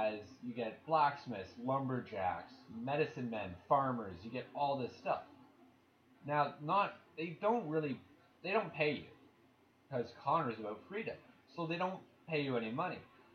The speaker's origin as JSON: {"language": "English", "country": "Canada", "said": "Now, I love history. I'm Canadian."}